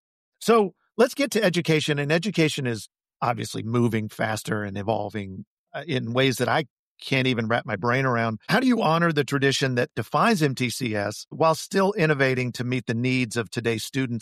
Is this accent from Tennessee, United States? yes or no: yes; Tennessee, United States; I mean, we're from Middle Tennessee. We've luckily come back home, but we've been in a lot of places.